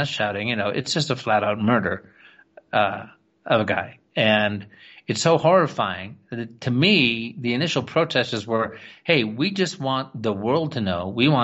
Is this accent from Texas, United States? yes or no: no; Oak Park, Illinois, United States; I grew up in Oak Park, Illinois. And during the time that I was a kid, Oak Park saw its neighboring, formerly white suburb of Austin, which directly borders Chicago, become a black neighborhood.